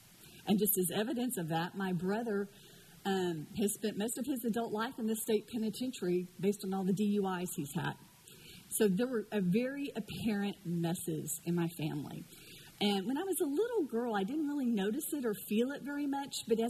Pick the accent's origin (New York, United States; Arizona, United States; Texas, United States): Texas, United States; Houston; So my family that I came from, I grew up in Houston, was just my mother, my father, my older brother, and myself.